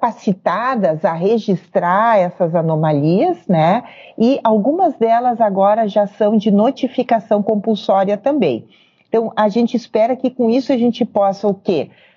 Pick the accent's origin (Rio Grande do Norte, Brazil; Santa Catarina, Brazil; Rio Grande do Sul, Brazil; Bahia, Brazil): Rio Grande do Sul, Brazil; Eu sou do Rio Grande do Sul, né? Você me apresentou ali, eu sou professora da URGS, aqui no Rio Grande do Sul.